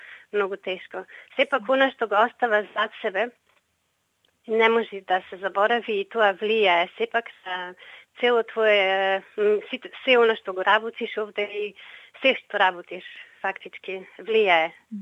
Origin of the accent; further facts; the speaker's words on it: Ptichari, Pelagonia, North Macedonia; Јас потекнувам од село Птичари, Битолско.